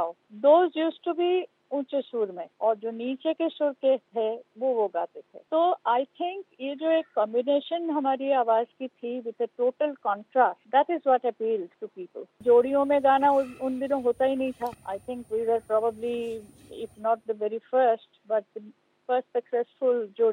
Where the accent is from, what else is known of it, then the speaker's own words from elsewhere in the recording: West Bengal, India; I am from Bengal, मैं बंगाली हूँ, तो मुझे उर्दू के साथ कोई बिल्कुल कुछ भी नहीं था नाता।